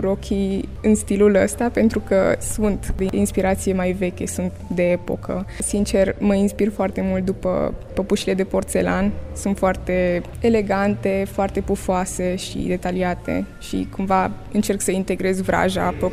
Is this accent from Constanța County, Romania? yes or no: no; Corbeni, Argeș, Romania; Eu sunt din Argeș, dintr-o localitate, Corbeni se numește, de la munte.